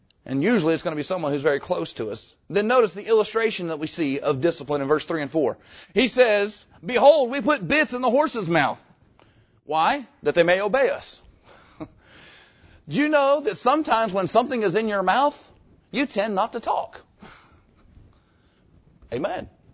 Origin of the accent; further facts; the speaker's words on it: Jacksonville, Arkansas, United States; We had the church that we grew up in down in Arkansas, Bible Baptist Church in Jacksonville.